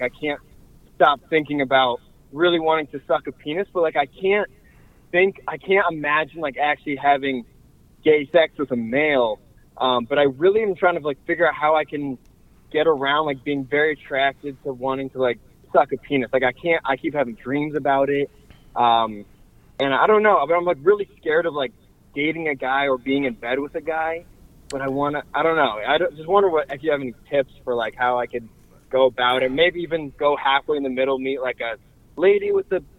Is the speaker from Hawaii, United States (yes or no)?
no; Kingston, New York, United States; I grew up in Kingston, New York